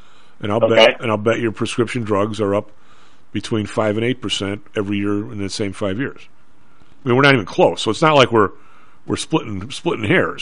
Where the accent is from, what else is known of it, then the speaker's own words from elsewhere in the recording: Illinois, United States; accent: Southside Chicago; My Southside accent is fired up.